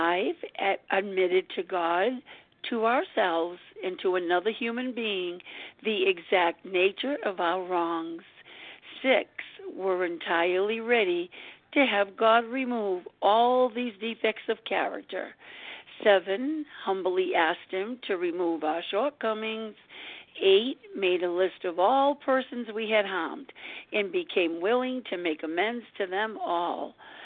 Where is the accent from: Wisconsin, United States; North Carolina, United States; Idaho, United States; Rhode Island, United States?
Rhode Island, United States; I am from Rhode Island